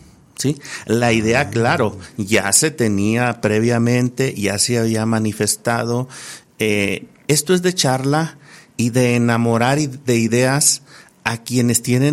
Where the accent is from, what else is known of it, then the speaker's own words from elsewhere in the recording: Monterrey, Nuevo León, Mexico; also born or lived in Mazatlán / Canatlán; Tenía 6 años, no vivía en Durango. Ya para ese tiempo yo ya radicaba en Monterrey, en Monterrey, Nuevo León. Una parte de mi niñez transcurre en Monterrey, otra parte de mi niñez transcurre en Mazatlán. Nacido en Canatlán.